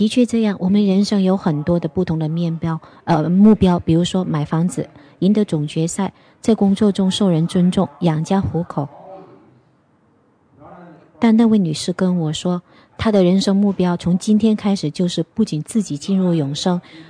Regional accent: Australia; 我们当时作为澳洲人有点想把那个裁判拉下场

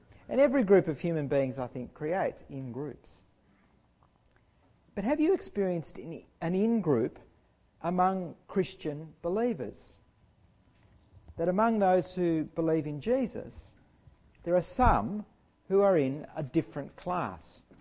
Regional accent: Australia; My nationality. I am an Australian.

